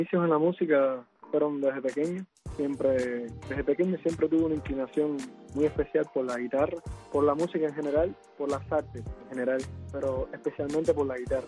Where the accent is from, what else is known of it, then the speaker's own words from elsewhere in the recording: Jovellanos, Matanzas, Cuba; Soy de Jovellanos, sí. El poblado San Miguel de los Baños.